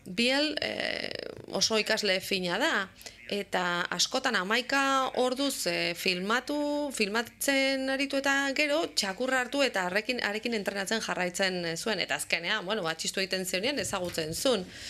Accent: Madrid, Community of Madrid, Spain; born there; Madrilen sortu nintzen, baina nire burua Kantabretza daukat, aita Kantabriakoa da, aitaren aldeko familia osoa Kantabriarra

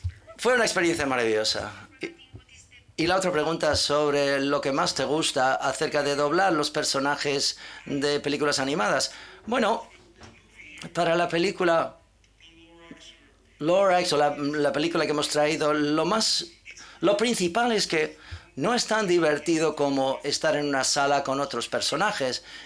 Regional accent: Italy; Yo soy italiano, no hablo italiano demasiado, pero digo, bueno, ¿por qué no?

